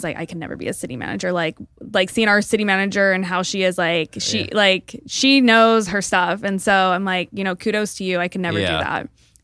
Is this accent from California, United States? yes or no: yes; Merced, California, United States; I'm from Merced, so I had all these stories